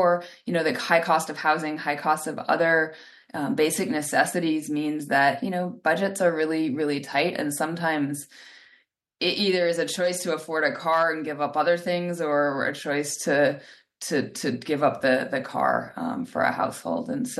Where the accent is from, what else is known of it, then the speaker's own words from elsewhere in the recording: Washington, United States; Here I'm back now where I grew up in Washington State.